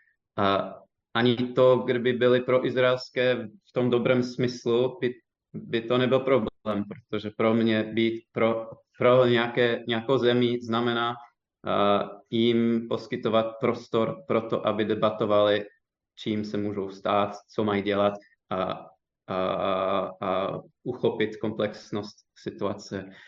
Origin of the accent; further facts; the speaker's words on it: United States; který já jsem to vnímal, jako když jsem vyrostl ve Spojených státech